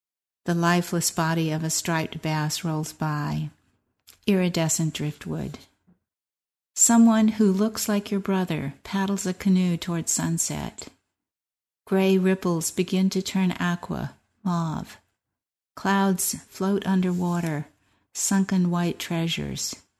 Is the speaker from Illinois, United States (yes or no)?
no; Atlanta, Georgia, United States; Oh, I grew up in Atlanta.